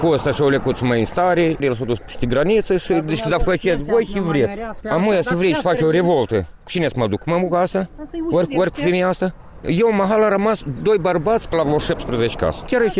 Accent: Moldova; Suntem moldoveni

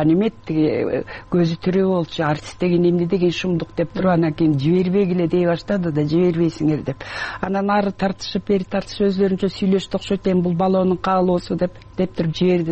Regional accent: Issyk-Kul Region, Kyrgyzstan; Мен баягы Түп районуна караштуу Тас майылында төрөлгөм. Анан ошол жерге келип үчүнчү класстан баштап 7 жылдык мектепте ошол жерде окуп калдым.

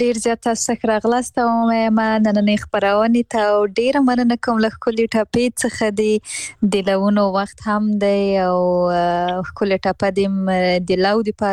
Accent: Afghanistan; انا زابلی خونه یم خو بس زه د افغانستان یم ټول افغانستان دی ما دا اوس د ټول افغانستان یم

